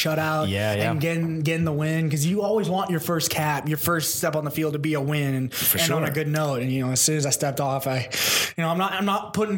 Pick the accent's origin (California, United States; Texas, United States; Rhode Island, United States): Texas, United States; Dallas; also born or lived in Chicago / Pittsburgh / Colorado; So I moved from Chicago. We moved to Pittsburgh. And then from Pittsburgh, when I was about 5, we moved to Colorado. And then from there, from about 5 to 9, then we moved to Dallas, Texas. And that's where everything really took off.